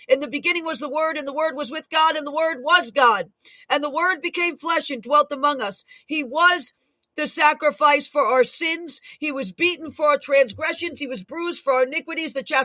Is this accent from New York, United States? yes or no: yes; New York, United States; I know I'm a New Yorker through and through